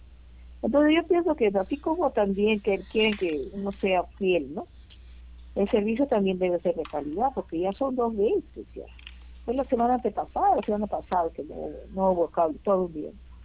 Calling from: San Martín de Porres, Lima, Peru; San Martín de Corres.

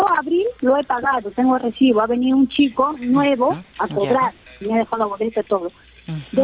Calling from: Lurigancho, Lima, Peru; Soy de Lurigancho, Chusilco.

